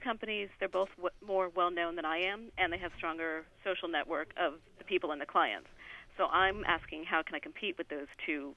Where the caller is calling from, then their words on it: Philadelphia, Pennsylvania, United States; I'm in Center City, Philly.